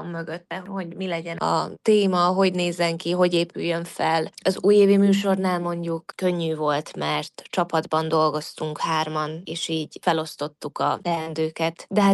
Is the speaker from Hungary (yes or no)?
no; Vojvodina, Serbia; accent: Délvidék Hungarian; Délvidéki magyarként én így beszélek. Persze folyamatosan művelem, és művelni kell a beszédünket, de jó érzés, hogy ide születtem, így beszéltek, ahogy most.